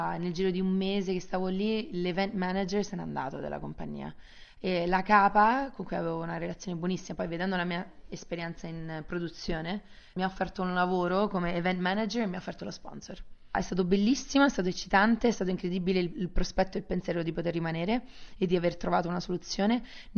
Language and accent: Italian; Rome, Lazio, Italy; also born or lived in England; Ho 32 anni, è nata e cresciuta a Roma. Dopo la laurea che ho fatto in Inghilterra, sono tornata a Roma